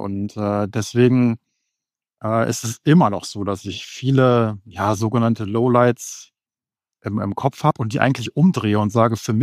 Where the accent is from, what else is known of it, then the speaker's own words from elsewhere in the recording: Germany; weil wir als Deutsche, sage ich mal, eher ein sehr sicherheitsbewusstes, ein sehr planerisches Mindset haben